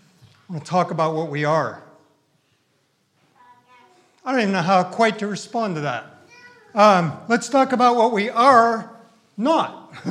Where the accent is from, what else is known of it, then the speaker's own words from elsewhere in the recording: England, United Kingdom; I know, don't mock me, all right? I'm English. Say it right.